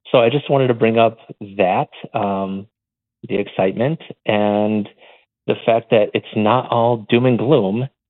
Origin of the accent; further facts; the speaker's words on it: Milwaukee, Wisconsin, United States; moved away as an adult; Just moved down here last week from the Midwest, born and raised in Milwaukee.